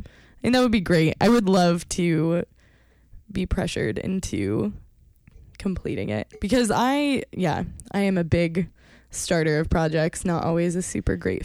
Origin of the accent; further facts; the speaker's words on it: California, United States; even back growing up in California, I have tons of stories of like random stuff that I found on the side of the road